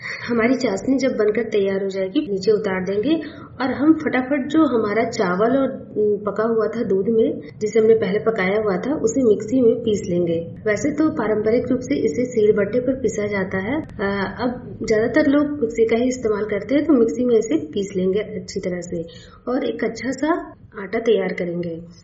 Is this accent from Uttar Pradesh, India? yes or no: no; Jharkhand, India; और मैं झारखंड के राज्य की रहने वाली हूँ।